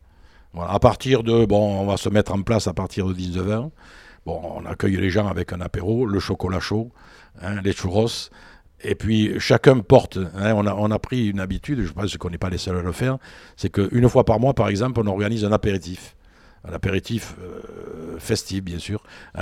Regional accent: Marsillargues, Occitanie, France; un coro ami qui vient de Marciargues, à côté de Lunel, hein, dont je suis originaire de Marciargues

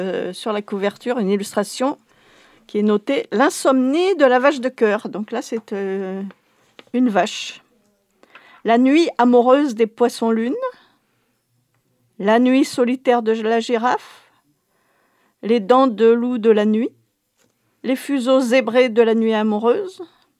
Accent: Papeete, French Polynesia; je suis donc originaire de Tahiti. J'ai vécu toute mon enfance à Tahiti. Je suis née à Papeete.

